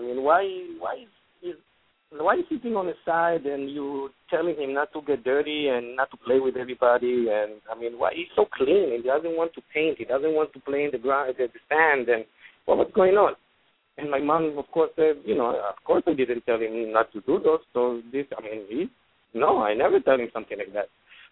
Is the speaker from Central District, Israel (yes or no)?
yes; Lod, Central District, Israel; English is a second language; I grew up in the Ma'abara of city of Lod. You know, where you land in Israel, they're telling you welcome to Tel Aviv, but you're actually welcome to Lod, into the airport. And this is where I grew up.